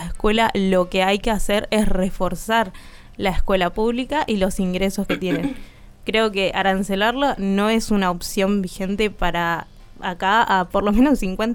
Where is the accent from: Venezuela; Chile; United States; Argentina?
Argentina; como argentinos y argentinas nos merecemos la educación libre y gratuita al mismo tiempo que la salud.